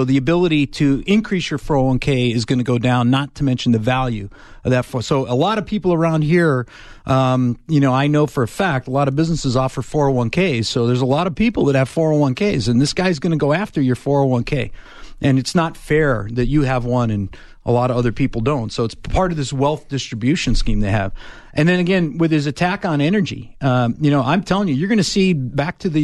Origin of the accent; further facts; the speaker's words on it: Pennsylvania, United States; but like in my home state of Pennsylvania, that state's booming now for natural gas.